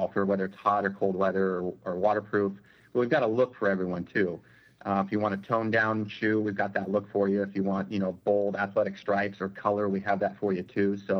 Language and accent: English; California, United States; I'm from the Redwoods. I'm from Northern California.